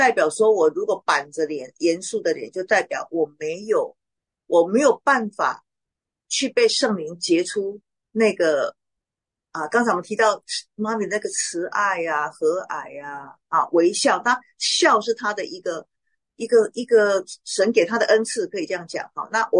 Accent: Taiwan; 因为我是台湾人，所以一副中国脸

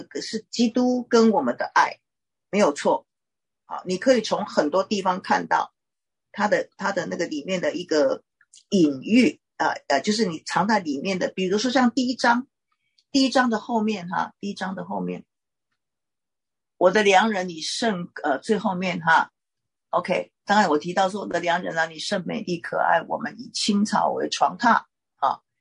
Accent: China; 特别是对亚洲人，对我们中国人的话

